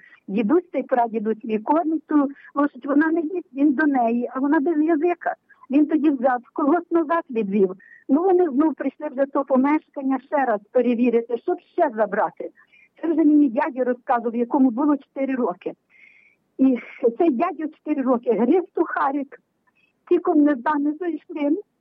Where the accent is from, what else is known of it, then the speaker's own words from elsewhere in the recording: Khmelnytskyi Oblast, Ukraine; Я сама родом з Смельницької області, але на рубежі західної території, яка була під Польщею, з Галатини, 7 кілометрів від Кльштина. Від Олешкових, відомих такого польського села.